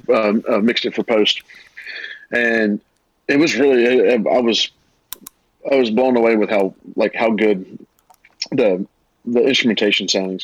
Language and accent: English; Hainesville, Louisiana, United States; I grew up in Hainesville, and then moved. And I ended up, when I started playing music, I moved to Ruston, where Louisiana Tech is